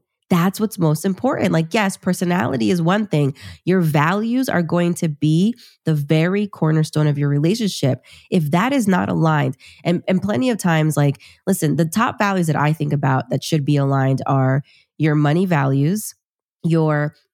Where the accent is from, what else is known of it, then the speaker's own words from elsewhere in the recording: Peru; I'm Latina. I'm from Peru.